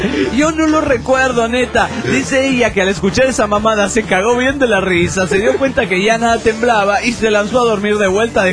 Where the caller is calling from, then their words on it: Oaxaca, Mexico; soy papá de Bebolinas desde Oaxaca, México.